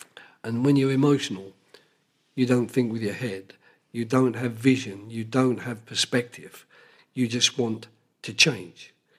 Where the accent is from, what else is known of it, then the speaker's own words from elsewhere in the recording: England, United Kingdom; And if it's England, you know, being English and having worked with England, perhaps slightly more so.